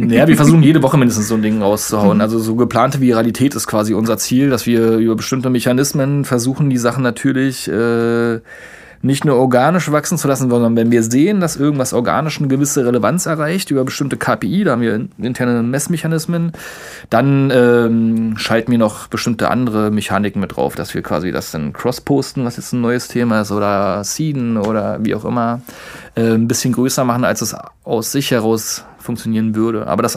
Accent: Strausberg, Brandenburg, Germany; Also, ich bin ursprünglich aus Strausberg, Brandenburgs Hauptstadt

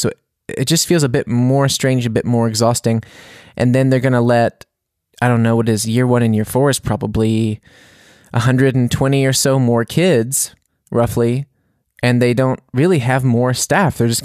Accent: United States; Because I don't know anything about other countries, because I'm American.

